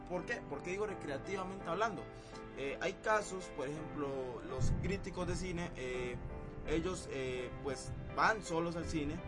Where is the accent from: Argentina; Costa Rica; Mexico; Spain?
Costa Rica; estamos algunos aficionados que escribimos para páginas importantes en el país, o en mi país, por lo menos Costa Rica.